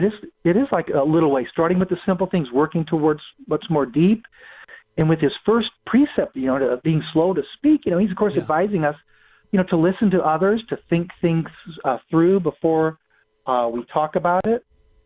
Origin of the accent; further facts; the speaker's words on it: Springfield, Illinois, United States; I'm from Springfield, Illinois, and Abraham Lincoln, this was his town.